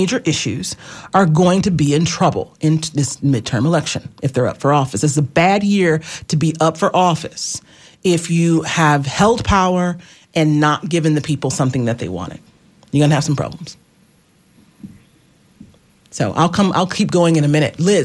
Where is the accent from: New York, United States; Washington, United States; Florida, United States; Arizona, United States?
Florida, United States; see, I'm from North Florida, so I speak hillbilly, too, the Black version.